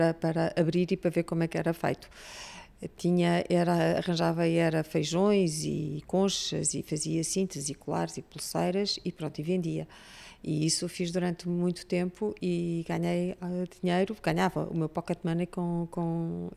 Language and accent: Portuguese; Leiria, Centro, Portugal; born there; Nasci em Leiria porque os meus avós, tanto do lado da minha mãe como do lado do meu pai, são os dois de Leiria.